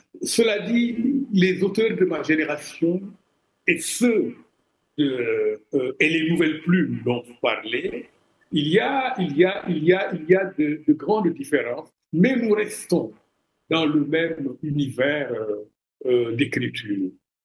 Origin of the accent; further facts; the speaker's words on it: Senegal; Moi-même, je suis sénégalais, j'écris en Wolof.